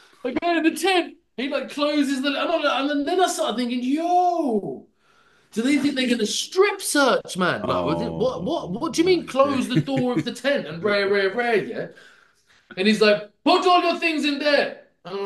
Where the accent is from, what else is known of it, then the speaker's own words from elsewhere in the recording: England, United Kingdom; I'm gonna go outside and say, yo, I'm an English person.